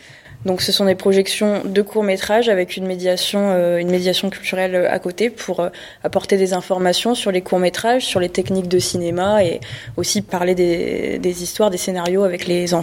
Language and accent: French; Valenciennes, Hauts-de-France, France; Alors moi je viens de Valenciennes, mais je ne sais pas.